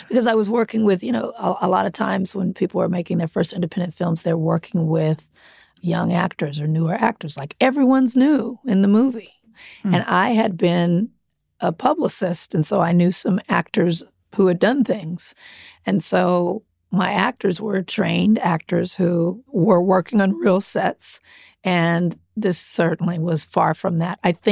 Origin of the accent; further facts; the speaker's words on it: Compton, California, United States; I grew up in Compton. There's no movie theater in Compton, so there's no independent film showing there